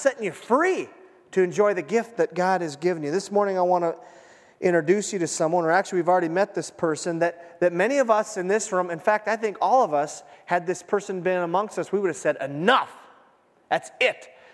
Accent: United States; See, as an American, you think, you know, we think, I deserve a second chance.

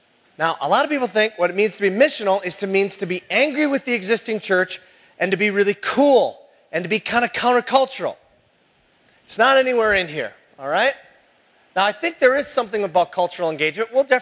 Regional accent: Minnesota, United States; I'm from the Iron Range, and so some of the quotes you have to take with a grain of salt.

